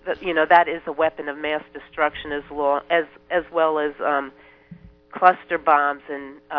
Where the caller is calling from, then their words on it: Brooklyn, New York, United States; Hi. I'm calling from Brooklyn.